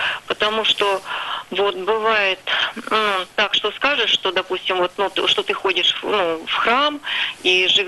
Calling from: Saint Petersburg, Russia; Я звоню из Санкт-Петербурга.

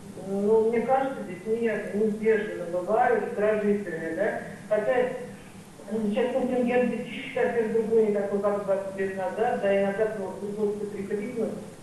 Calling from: Nizhny Novgorod Oblast, Russia; Здравствуйте. … из Нижегородской области.

